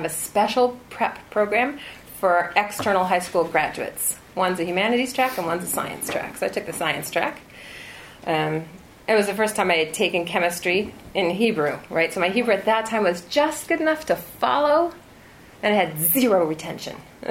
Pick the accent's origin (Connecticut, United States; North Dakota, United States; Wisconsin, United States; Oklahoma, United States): Wisconsin, United States; born there; So Michigan and Wisconsin. I was born in Wisconsin.